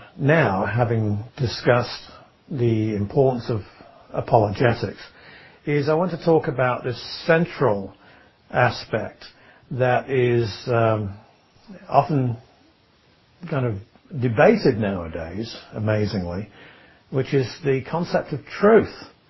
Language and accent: English; Manchester, North West England, United Kingdom; born there; It's true that I was born in Manchester, England. And it's true that I'm a Christian by the grace of God.